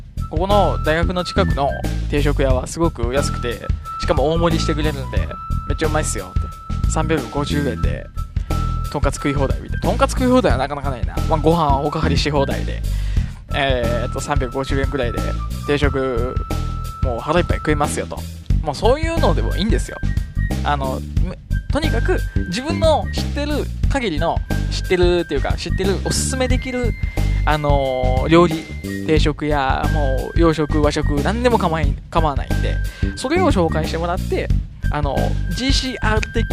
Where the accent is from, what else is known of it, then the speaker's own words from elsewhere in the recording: Sasebo, Nagasaki, Japan; also born or lived in Fukuoka / Tokyo; 紹介できるのは今のところ地元の佐世保でしょ、あとは住んでた福岡と東京だ、まあこの3つなんですけど